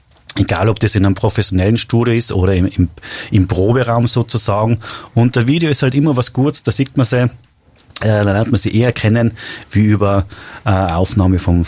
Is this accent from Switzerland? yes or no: no; Tyrol, Austria; Natürlich ist das Einzugsgebiet in die Städte anders wie bei uns in Tirol.